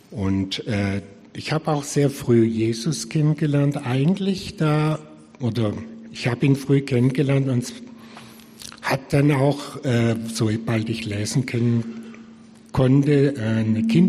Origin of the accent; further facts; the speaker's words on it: Aurich, Lower Saxony, Germany; born there; Ja, also geboren bin ich in Aurich am Kreuzbach. Da war ich das 5. Kind meiner Eltern